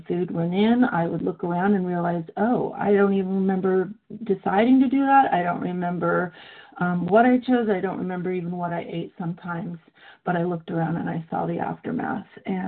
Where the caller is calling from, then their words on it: Seattle, Washington, United States; I am in the Seattle area in Washington State.